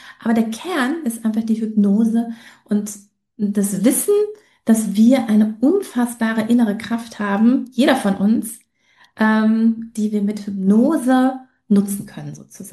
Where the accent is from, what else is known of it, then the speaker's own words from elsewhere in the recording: North Rhine-Westphalia, Germany; Ich komme ja aus dem Ruhrgebiet